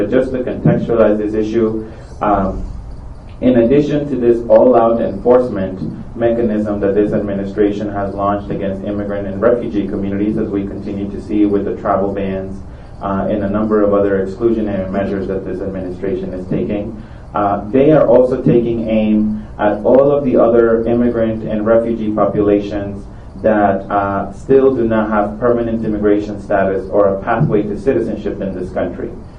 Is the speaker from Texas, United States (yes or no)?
no; Amityville, New York, United States; I will share that I grew up here in Suffolk County and just on the other side of a block along county line in Amityville. I grew up undocumented here on Long Island